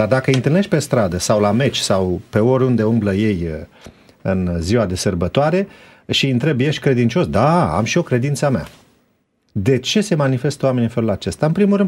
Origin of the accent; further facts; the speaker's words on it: Romania; Da, noi ca români, când spunem români, automat cine nu e ortodox nu e român. Asta este o prejudecată pe care am simțit-o de multe ori în țara noastră.